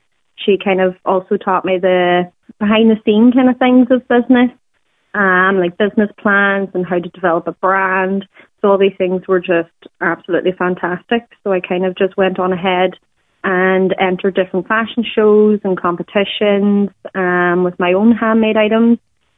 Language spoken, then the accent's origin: English; Buncrana, Ulster, Ireland; My background is that I've been born and raised in Buncrana.